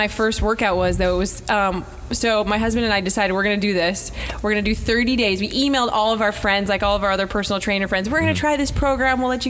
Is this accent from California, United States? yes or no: no; Salt Lake City, Utah, United States; There weren't any affiliates in Utah at the time. I'm from Salt Lake City, Utah.